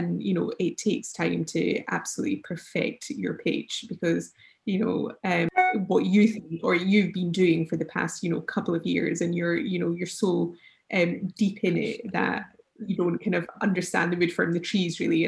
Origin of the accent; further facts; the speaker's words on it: Scotland, United Kingdom; now in United States; So from the UK, and especially being Scottish, we're very, very self-deprecating.